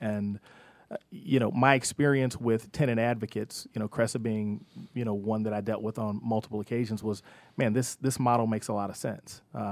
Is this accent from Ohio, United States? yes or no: yes; Cincinnati, Ohio, United States; now in Atlanta, United States; Well, again, I'm originally from Cincinnati, Ohio.